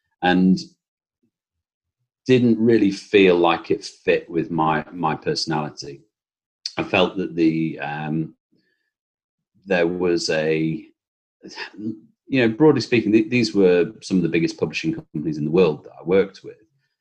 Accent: West Midlands, United Kingdom; now in Manchester, United Kingdom; Yes, well, I'm from Staffordshire originally, which is just south of Manchester. But myself and my wife both went to Manchester for university and have lived there or thereabouts for the last 20, 30 years.

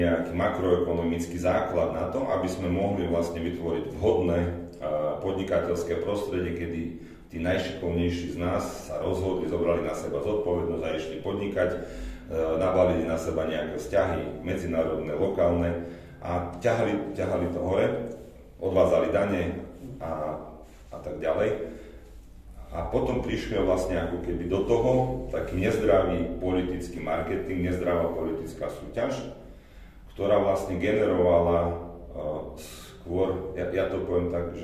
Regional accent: Žilina, Žilina Region, Slovakia; keďže som Žilinčan

